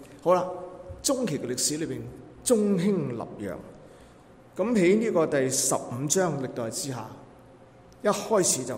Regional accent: Guangdong, China; 临尾就我们广东人说的不得过世

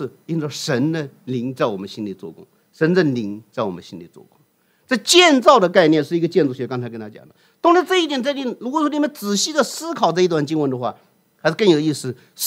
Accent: China; 我们中国人非常熟悉的一个谚语

